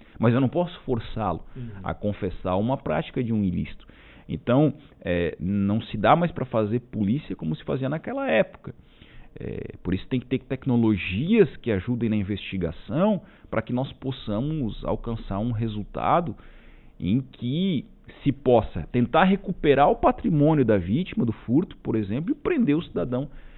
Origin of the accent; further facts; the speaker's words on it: Turvo, Santa Catarina, Brazil; eu sou natural de Turvo. É uma cidade que trabalha com arroz